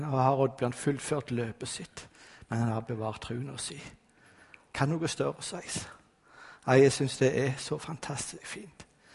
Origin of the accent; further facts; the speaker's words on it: Sandnes, Rogaland, Norway; Ja, jeg kom fra Sandnes.